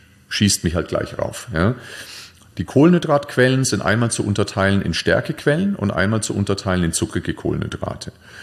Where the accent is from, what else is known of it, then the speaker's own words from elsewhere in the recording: Nuremberg, Bavaria, Germany; ich komme ja aus Nürnberg, Nürnberger Bratwurst finde ich sensationell